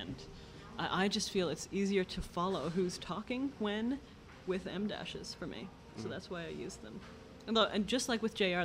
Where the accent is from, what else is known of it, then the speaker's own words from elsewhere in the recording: Toronto, Ontario, Canada; I grew up in Toronto from when I was, like, 2 until I went to college.